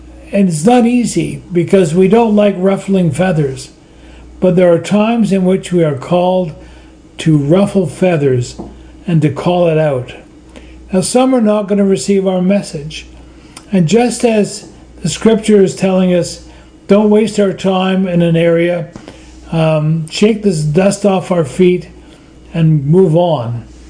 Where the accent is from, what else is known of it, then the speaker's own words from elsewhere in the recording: Canada; born there; I'm born in Canada. I'm born white. I'm born English. And I'm a priest.